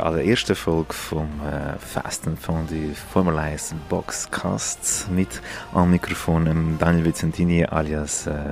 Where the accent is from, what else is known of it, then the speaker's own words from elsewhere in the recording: Brazil; Ich bin mit dem Senna aufgewachsen. Als Brasilianer ist es einfach mein absolutes Idol gewesen.